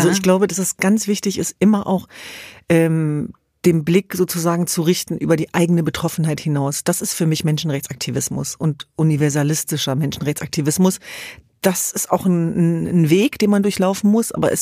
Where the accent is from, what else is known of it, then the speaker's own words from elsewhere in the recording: Hannover, Lower Saxony, Germany; born there; Wir sind in Hannover zur Welt gekommen. Wir hatten ein ziemlich deutsches Leben, würde ich sagen.